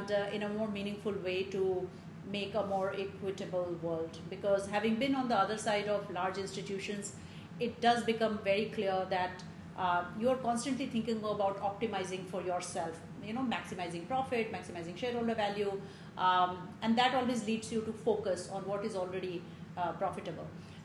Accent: Bihar, India; And I was brought up in Bihar

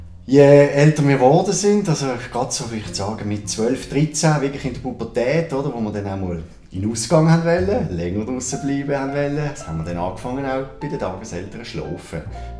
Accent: Allschwil, Basel-Landschaft, Switzerland; Also ich bin hauptsächlich in Altschwil aufgewachsen, würde ich sagen.

